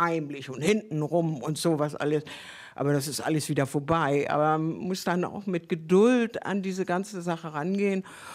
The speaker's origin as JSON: {"language": "German", "region": "Hamburg", "country": "Germany", "said": "oh, direkt am Hafen, ich bin Hamburgerin"}